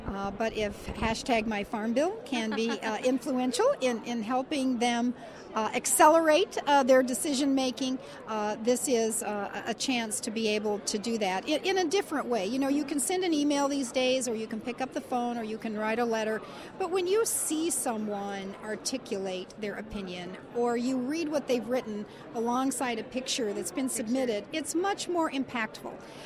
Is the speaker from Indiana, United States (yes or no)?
no; Illinois, United States; you pointed out the millions and billions of dollars that are invested in Illinois alone, which is my home state